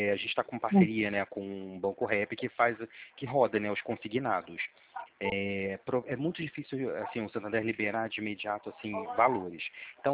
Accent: Niterói, Rio de Janeiro, Brazil; now in Itaboraí, Brazil; Sendo que eu moro em Niterói, eu sou de Niterói, mas eu vivo em Itaboraí porque o pai dela, da minha esposa, tem um sítio aí.

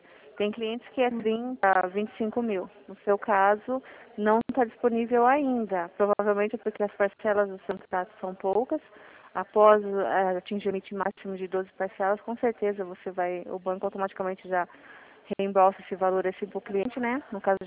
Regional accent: Sorocaba, São Paulo, Brazil; Eu sou de Sorocaba

